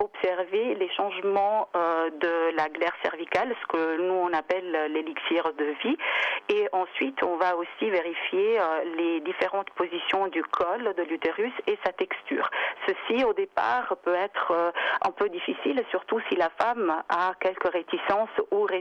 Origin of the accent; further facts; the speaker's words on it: Italy; French is a second language; Et je suis italienne, en plus j'ai appris le suisse